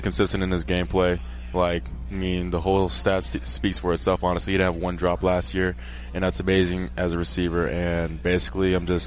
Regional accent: Miami, Florida, United States; So I flew them down to my hometown, Miami, Florida.

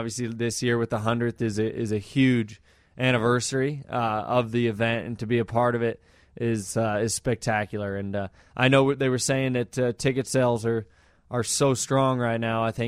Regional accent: Columbus, Ohio, United States; I'm from Columbus, Ohio, so that was my home race.

